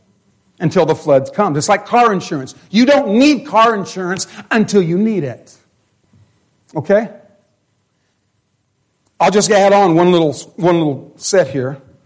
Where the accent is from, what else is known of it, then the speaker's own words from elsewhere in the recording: Carlsbad, New Mexico, United States; I was born in Carlsbad, New Mexico, and lived the first few years of my life in Carlsbad. And Carlsbad, desert, desert, desert, dry, dry, dry, just like this.